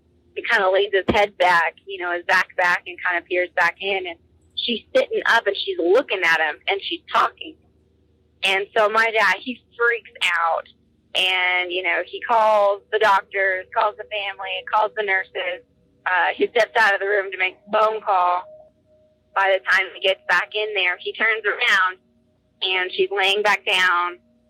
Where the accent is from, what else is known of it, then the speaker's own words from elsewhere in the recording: Texas, United States; I'm from Texas Panhandle. I'm a Texas gal.